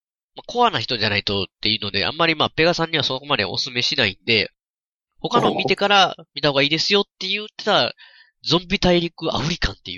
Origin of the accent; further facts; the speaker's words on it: Kansai, Japan; まあ、僕関西ですけど